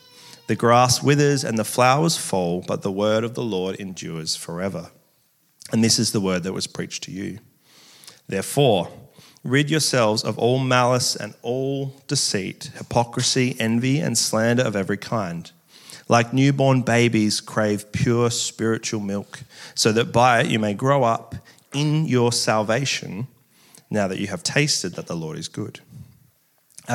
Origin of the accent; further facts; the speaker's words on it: Australia; What we are told growing up in Australia, the way that our culture has moved, is that we actually are told we define ourselves.